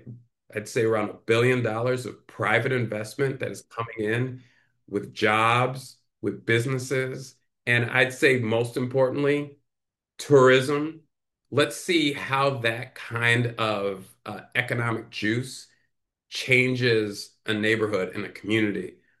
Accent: Chicago, Illinois, United States; I was born on the South Side, but I grew up on the North Side of Chicago. My mother remarried, and we married into a Latvian immigrant family.

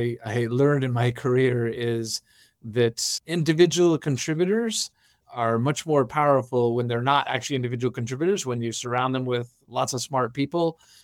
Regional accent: California, United States; I was born and bred in Silicon Valley, back before it was Silicon Valley, one of the few.

